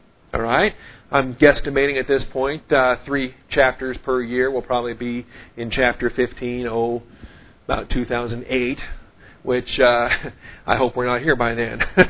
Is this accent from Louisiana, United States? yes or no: no; Seattle, Washington, United States; When I was growing up in Evergreen Baptist Church up there in Seattle, Washington, we had that song called